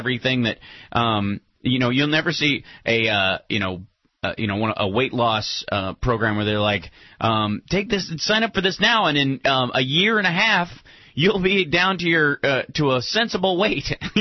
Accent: Kentucky, United States; also born or lived in Chicago; I lived in Chicago. I grew up in Kentucky

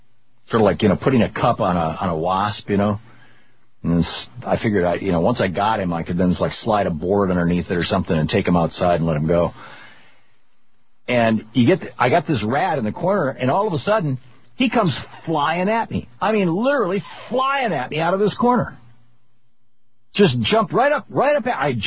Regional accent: Michigan, United States; also born or lived in New Hampshire; Growing up in Michigan and having lived on farms a couple of different times in my life or in rural areas

